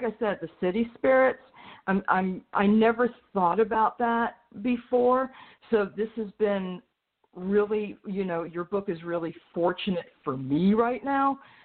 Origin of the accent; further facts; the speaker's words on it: New York City, New York, United States; you know, I'm a lot more on guard because I'm from New York City.